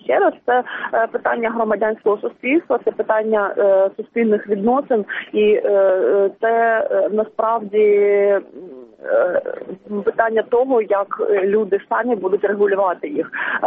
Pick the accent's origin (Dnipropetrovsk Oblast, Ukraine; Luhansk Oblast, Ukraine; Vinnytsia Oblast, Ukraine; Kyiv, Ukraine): Dnipropetrovsk Oblast, Ukraine; Dnipro; я сама з Дніпропетровська